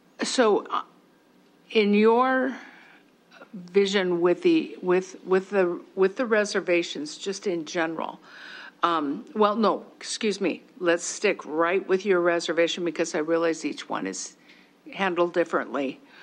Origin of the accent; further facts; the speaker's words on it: Montana, United States; Being very unfamiliar with the reservations, any of the reservations, I'm from Gallatin County.